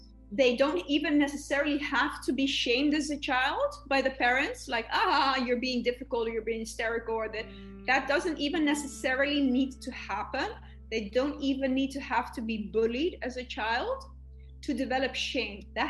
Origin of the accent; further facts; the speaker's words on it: Greece; Also, I'm from Greece, and it's hard to get in the university there as well.